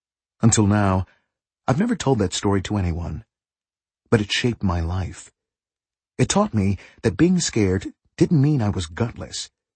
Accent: Berkeley, California, United States; Growing up in Berkeley as an excellent student in a town that frowned upon football as being too militaristic, I wasn't expected to join the Berkeley High School football team.

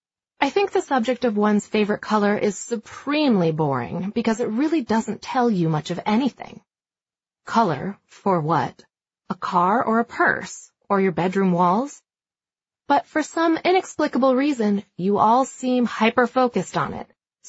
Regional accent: Atlanta, Georgia, United States; Hello, boys and girls … I grew up right here in Atlanta and graduated from the University of Georgia.

